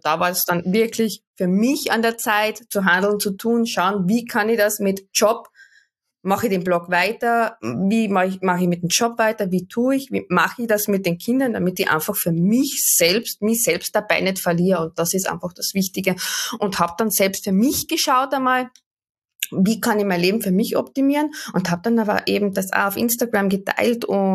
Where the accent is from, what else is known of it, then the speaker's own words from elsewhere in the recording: Carinthia, Austria; Ich komme aus dem Süden Österreichs vom Wörthersee.